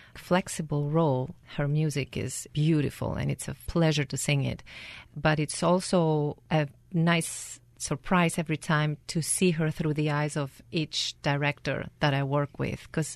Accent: Athens, Attica, Greece; born there; English is a second language; Yes, I was born in Greece, Athens.

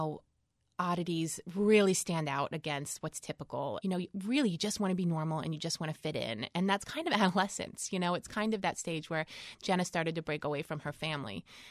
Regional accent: New Jersey, United States; I did. I grew up in New Jersey, and my last two books have been set there.

